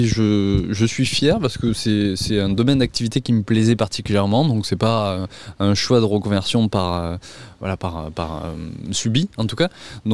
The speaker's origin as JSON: {"language": "French", "town": "La Sauvetat-sur-Lède", "region": "Nouvelle-Aquitaine", "country": "France", "tie": "born or raised there", "said": "Oui, alors moi je suis natif de La Sauvetat-sur-l'Aisne, du coup, près de Villeneuve-sur-Lot, entre Villeneuve et Montflanquin."}